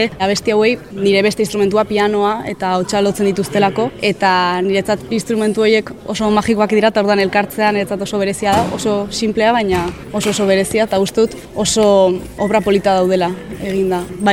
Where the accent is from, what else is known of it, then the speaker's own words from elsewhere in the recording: Vitoria-Gasteiz, Basque Country, Spain; baina Gasteizen hasi nintzen, ni Gasteizkoa naiz